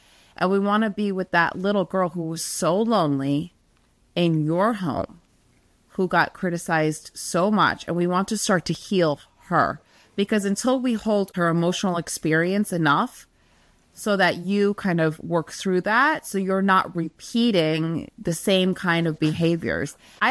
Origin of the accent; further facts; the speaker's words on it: New York City, New York, United States; And I grew up in New York City.